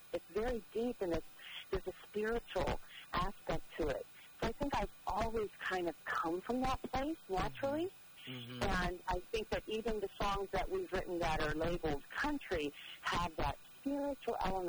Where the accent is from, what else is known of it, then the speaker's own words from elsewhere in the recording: Pennsylvania, United States; I was raised in Pennsylvania in a very large family.